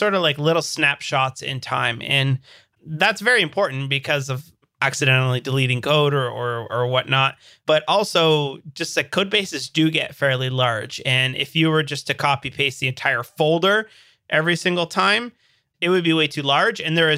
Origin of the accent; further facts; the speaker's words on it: Hamilton, Ontario, Canada; I'm a developer from The Hammer